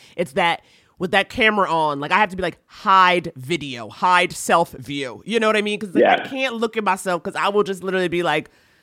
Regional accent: New York City, New York, United States; now in Los Angeles, United States; I grew up in Harlem, and I feel like it's funny, and we say this a lot because we moved

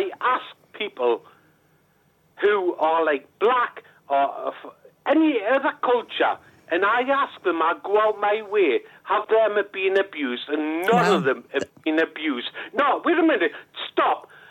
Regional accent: North East England, United Kingdom; Yes, I was bullied at school and all the rest of it, but now I'm a man, I'm a Geordie.

